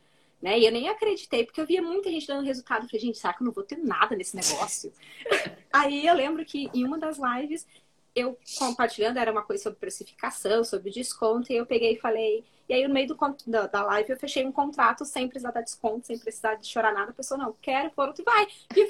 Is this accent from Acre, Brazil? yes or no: no; Curitiba, Paraná, Brazil; Então, eu sou de Curitiba.